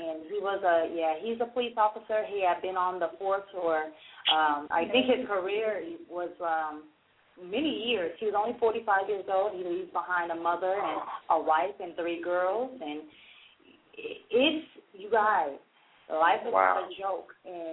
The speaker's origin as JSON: {"language": "English", "region": "California", "country": "United States", "lives_now": "Atlanta, United States", "said": "a lot of y'all know that Diane and I are not from Atlanta, Georgia. We're actually from California."}